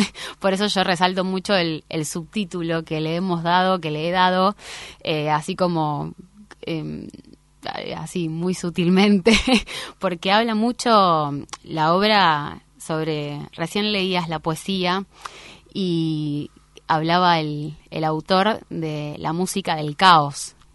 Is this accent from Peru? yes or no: no; Buenos Aires, Argentina; yo soy del barrio de Barracas.